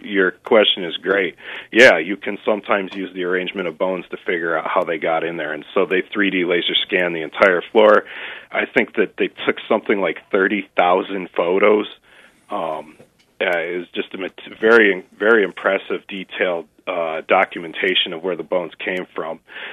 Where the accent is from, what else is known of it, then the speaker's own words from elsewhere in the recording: Lansing, Michigan, United States; I'm originally from Lansing, Michigan